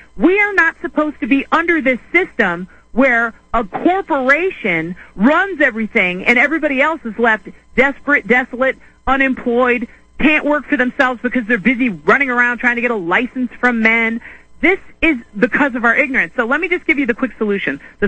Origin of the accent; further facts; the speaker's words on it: Ohio, United States; Hey, no, I'm from Ohio